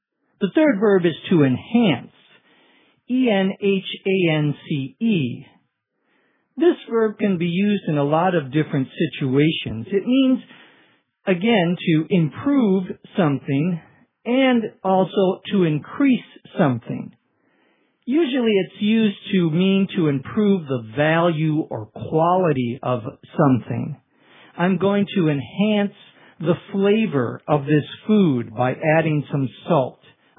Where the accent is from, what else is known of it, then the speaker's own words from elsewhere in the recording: Minnesota, United States; including Cass County in my home state of Minnesota.